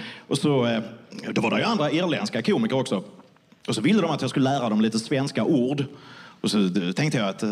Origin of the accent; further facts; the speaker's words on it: southern Sweden, Sweden; accent: uvular r; Nej, men jag ville förklara att jag pratar med tungrots-r. Ska jag säga det så här? Well, I'm from the south of Sweden